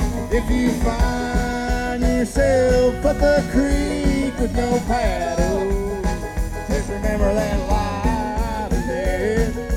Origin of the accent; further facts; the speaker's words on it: Asheville, North Carolina, United States; from Asheville, North Carolina, and we have had a wonderful time here in Bristol.